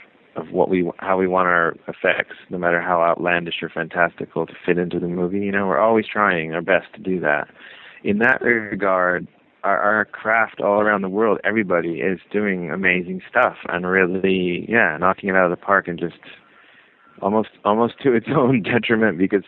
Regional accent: California, United States; moved away as an adult; now in London, United Kingdom; I mean, I'm from California, and I've been doing this for, say, something like 22 or 23 years, and I've been in London for the last almost 8 of those years now

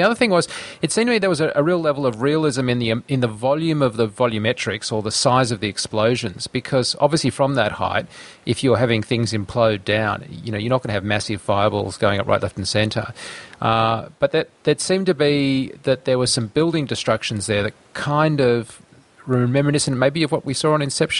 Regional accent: Australia; being an Australian, I can't name the players

